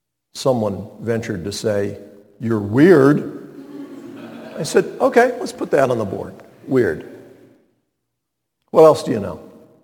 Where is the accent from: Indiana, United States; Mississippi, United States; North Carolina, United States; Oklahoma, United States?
North Carolina, United States; And I pulled out my driver's license, and it had my name, and it had my birth date, and it said I was from North Carolina.